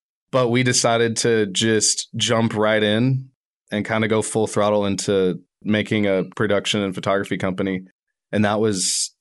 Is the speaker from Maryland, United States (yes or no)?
no; Aurora, Colorado, United States; also born or lived in Little Rock, United States; Yeah, so I was born in Little Rock, but I spent the first 10 years of my life out in Colorado, actually. My parents moved us to Aurora.